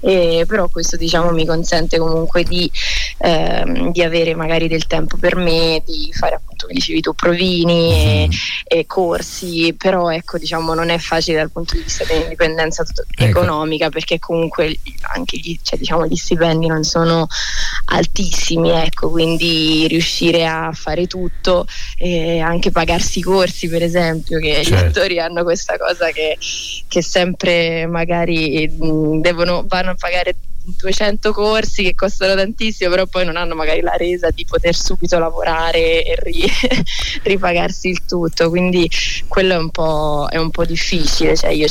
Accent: Florence, Tuscany, Italy; accent: Florentine; now in Rome, Italy; stando a Roma un po' l'ho preso, soprattutto quando torno a casa mi viene ricordato da tutti, ah ma parli romano ormai, hai messo il fiorentino

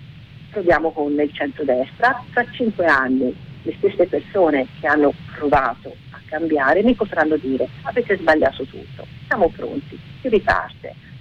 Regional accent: Fiesole, Tuscany, Italy; Io vengo da Fiesole, io sono fiesolana di origine.

